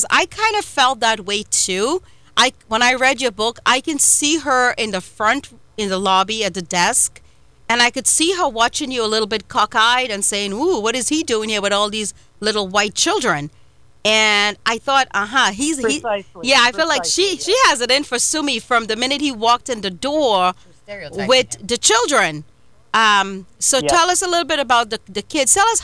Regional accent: India; I was from Indian, so they kind of took us in.

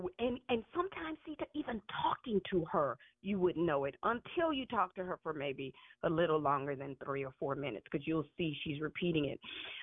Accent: Houston, Texas, United States; But probably the thing that's made taking care of my mom with dementia so hard is we are from Houston.

